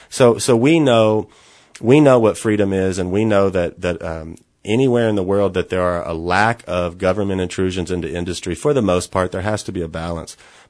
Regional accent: Texas, United States; I'm born and raised in Texas, so I think we're doing great.

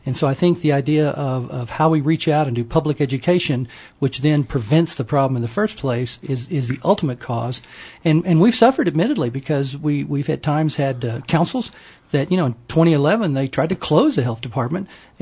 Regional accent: Lubbock, Texas, United States; If you were a kid growing up in Lubbock between 52 and 92

